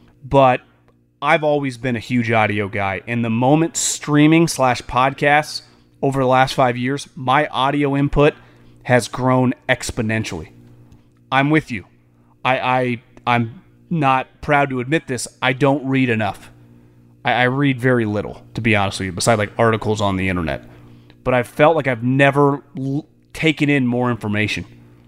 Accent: Midwest, United States; I grew up in the Midwest, and TV wasn't a big deal until the Cardinals or the Rams were playing.

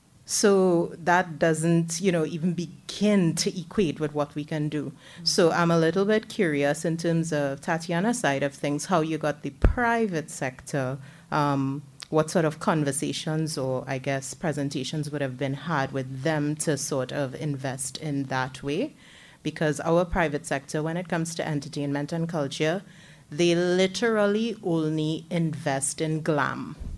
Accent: Trinidad & Tobago; and I am from Trinidad and Tobago.

